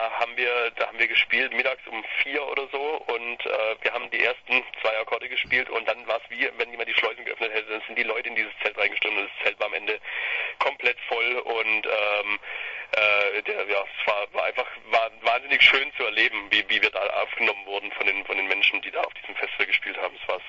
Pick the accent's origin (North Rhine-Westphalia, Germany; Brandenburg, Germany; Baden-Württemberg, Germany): Baden-Württemberg, Germany; Bad Wimpfen; wir kommen tatsächlich ursprünglich aus Bad Wimpfen, das ist die hübsche Stadt neben Neckarsulm. Das ist ein Luftkurort, ein sehr bekannter in Deutschland.